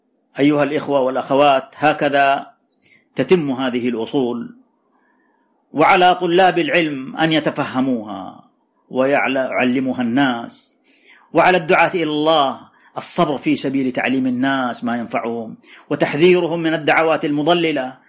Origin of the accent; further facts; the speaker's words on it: Saudi Arabia; علينا في هذه البلاد من عقيدة أهل السنة والجماعة، أسست عليها بلادنا المملكة العربية السعودية